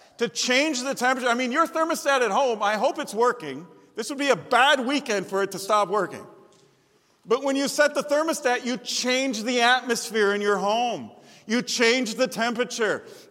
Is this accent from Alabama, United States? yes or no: no; Chicago, Illinois, United States; You're from Louisiana. I'm from Chicago. We come from different places. And here we both are called by the same God to be pastors in the same church here in Iowa.